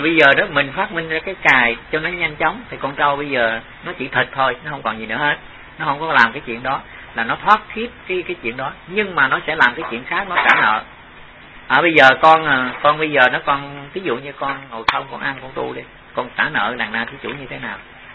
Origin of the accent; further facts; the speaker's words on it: Southern Vietnam, Vietnam; mà chứ không phải là như miền Nam mình á, thì dân miền Nam mình nó chiều chiều